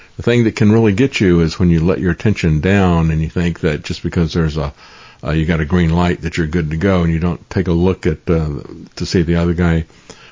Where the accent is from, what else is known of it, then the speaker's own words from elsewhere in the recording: Tampa, Florida, United States; I grew up in Tampa, and my family had been there for several generations